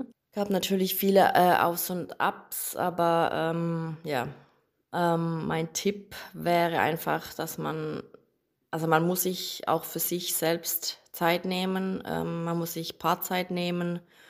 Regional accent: Baden-Württemberg, Germany; moved away as an adult; also born or lived in Australia; now in Sweden; ich komme aus der Nähe von Stuttgart oder zwischen Karlsruhe und Stuttgart, somit aus Deutschland. Mein Mann kommt ebenfalls von dort und wir sind 2016 für 3 Jahre nach Australien gezogen

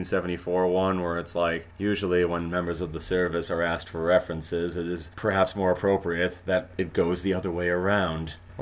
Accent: United States; Also, I'm an American living in 2023.

